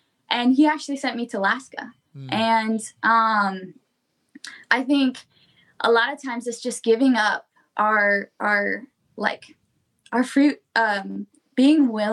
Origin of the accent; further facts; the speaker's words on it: Peru; I grew up in Peru.